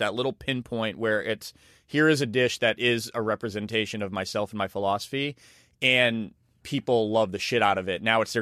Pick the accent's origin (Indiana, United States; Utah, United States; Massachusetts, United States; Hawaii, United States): Massachusetts, United States; I have pretty deadpan sarcastic humor. I'm from Massachusetts, where I think sarcasm is kind of a high art form.